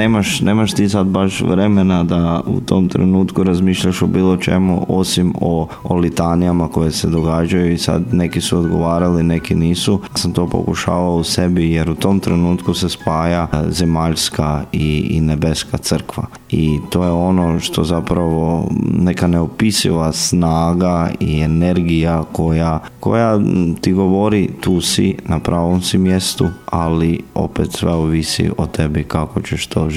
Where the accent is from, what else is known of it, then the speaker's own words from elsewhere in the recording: Lobor, Krapina-Zagorje County, Croatia; dolazim iz Župe Sveta Ana Lobor.